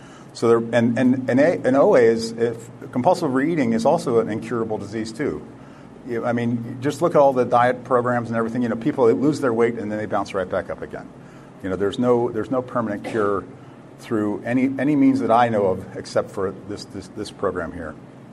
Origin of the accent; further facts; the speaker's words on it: Santa Clara, California, United States; I'm a recovered compulsive reader, and I'm from Santa Clara, California.